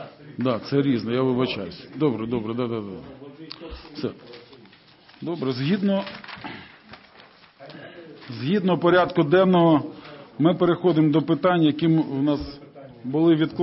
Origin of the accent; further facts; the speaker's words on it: Lutsk, Volyn Oblast, Ukraine; Моє рідне місто.